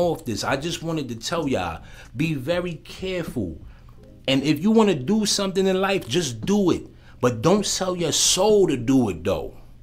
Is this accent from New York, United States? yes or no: yes; Queens, New York, United States; I'm from South Jamaica, Queens. Rockaway 140th, 155, God Brewer, the North Conduit, Kennedy Plaza. That's where I'm from. Type in Kennedy Plaza. I grew up in them buildings.